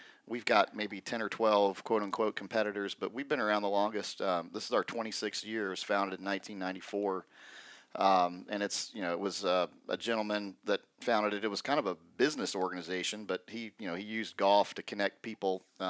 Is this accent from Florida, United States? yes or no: yes; Ponte Vedra Beach, Florida, United States; That's my hometown is Ponte Vedra Beach.